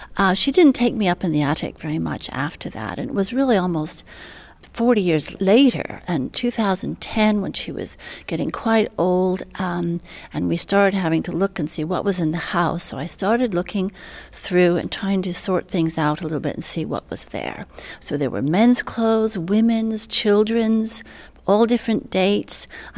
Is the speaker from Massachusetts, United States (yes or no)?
yes; Boston, Massachusetts, United States; And although I was born and raised in Boston, I used to go there every year, at least once a year, spend a lot of time there.